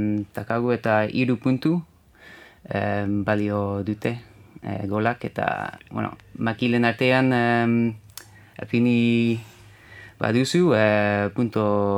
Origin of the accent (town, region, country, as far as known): Ireland; Basque is a second language